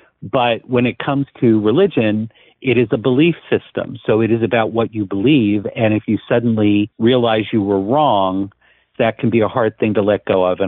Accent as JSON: {"language": "English", "region": "New Jersey", "country": "United States", "tie": "born or raised there", "said": "And I grew up in New Jersey. I didn't grow up in an area that I think was crazy jingoistic, except we had a lot of historical places."}